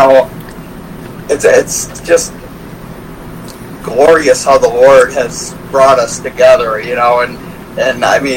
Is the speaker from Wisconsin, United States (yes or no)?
no; Chicago, Illinois, United States; born there; I was born in Chicago, Illinois, at St. Joseph's Hospital in 1968.